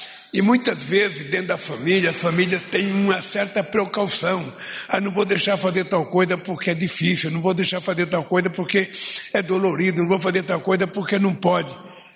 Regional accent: Pernambuco, Brazil; born there; also born or lived in Santos; Tá certo que a terra onde eu nasci, em Pernambuco, não tinha rio, não tinha praia onde eu nasci, e tinha um açude pequenininho

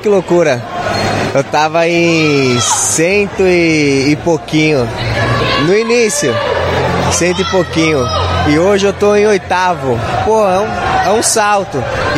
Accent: São Paulo, Brazil; Não sou do Rio de Janeiro, sou de São Paulo, da Zona Norte, da capital, amo inclusive, pô, nascido e criado em São Paulo

